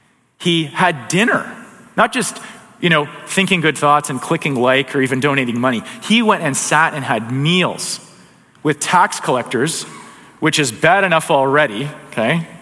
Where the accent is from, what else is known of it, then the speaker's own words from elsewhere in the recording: Alberta, Canada; I grew up in Alberta, big on. I heard a lot about personal responsibility.